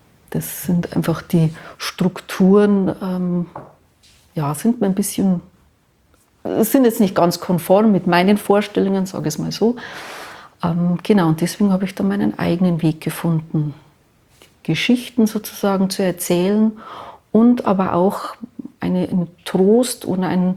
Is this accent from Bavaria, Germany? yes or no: yes; Kolbermoor, Bavaria, Germany; born there; Und ich bin in Kolbermoor geboren